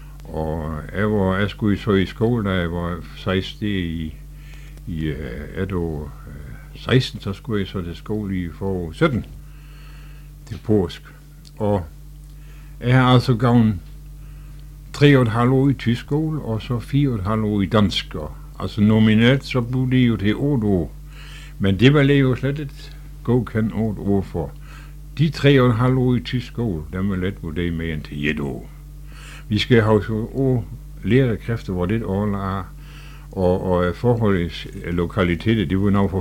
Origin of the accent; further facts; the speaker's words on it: Aabenraa, Region of Southern Denmark, Denmark; born there; Jeg er født her i Aabenraa, 1910